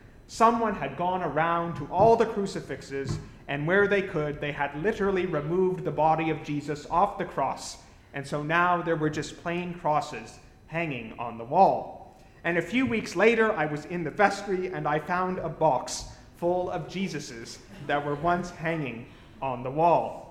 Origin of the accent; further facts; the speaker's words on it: London, Ontario, Canada; The Anglican church that I grew up in London, Ontario, was and is a very traditional church